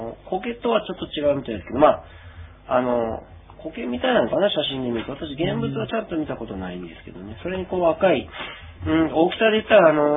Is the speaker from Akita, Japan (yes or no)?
no; Samani, Hokkaido, Japan; 自分の地元ですね、様似町の付近、静内とか浦川とか